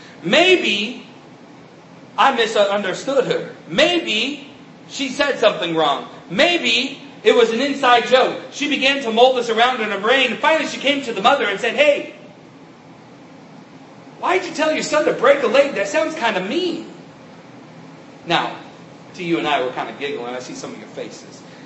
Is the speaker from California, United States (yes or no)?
yes; California, United States; I thought growing up in California, I was kind of immune to allergies. And then I moved to Texas